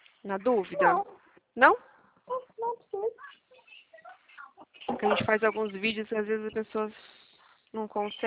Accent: Avaré, São Paulo, Brazil; Verdade, sou de Avaré. Mas eu não moro, a gente trabalha numa central, mas eu não moro mais aí. Mas eu sou daí.

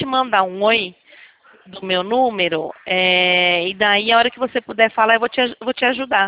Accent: Botucatu, São Paulo, Brazil; É que eu sou de Botucatu.

